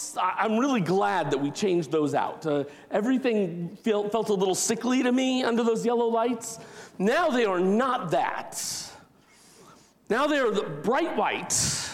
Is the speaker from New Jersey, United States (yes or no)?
no; Arizona, United States; But it reminds me of some of you know I'm from Arizona, and in the United Methodist tradition, my home conference, my annual conference was Arizona and Southern Nevada up to Vegas.